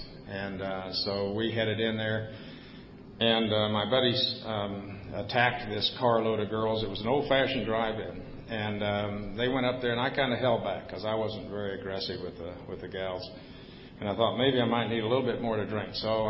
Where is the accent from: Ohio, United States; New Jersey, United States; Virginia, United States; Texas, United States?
Texas, United States; Plainview; as I grew up in Plainview, there was a Native American community there.